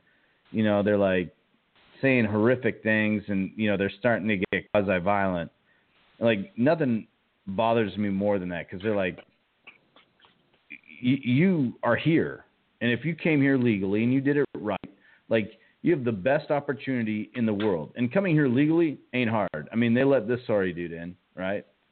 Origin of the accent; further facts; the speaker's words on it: Canada; being born Canadian is the coolest thing that's ever happened to me.